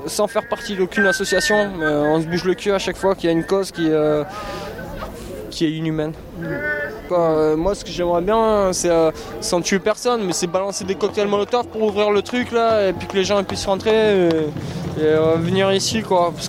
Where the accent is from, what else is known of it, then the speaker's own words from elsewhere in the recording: France; born there; Moi je suis d'origine italienne à 100%, mais je suis né en France, donc je suis français, tu vois, par les papiers.